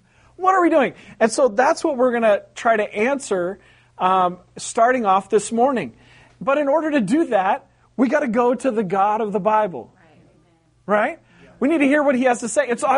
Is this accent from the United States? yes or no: yes; West Coast, United States; I grew up on the West Coast. The West Coast is very utilitarian.